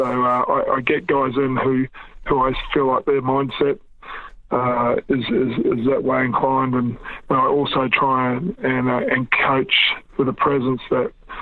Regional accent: New Zealand; born there; I had a crack, and I was born in New Zealand. Always meant a lot to me.

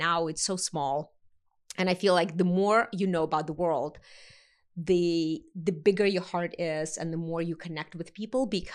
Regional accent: Russia; moved away as an adult; also born or lived in United States; I grew up actually in the former Soviet Union. I was born in America. And I escaped in 1989 after the wall came down.

